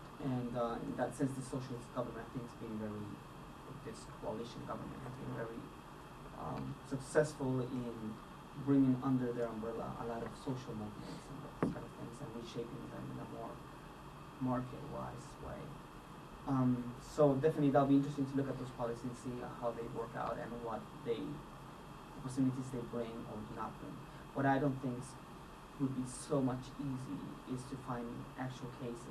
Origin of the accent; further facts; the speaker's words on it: Chile; because I'm from Chile, is to actually see how this is playing out in my own country.